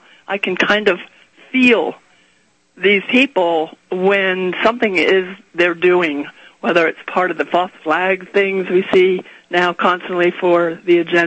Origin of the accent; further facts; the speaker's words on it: Pennsylvania, United States; now in Arizona, United States; By the way, I was raised outside Philadelphia, born there, and people here in Arizona think I'm from England.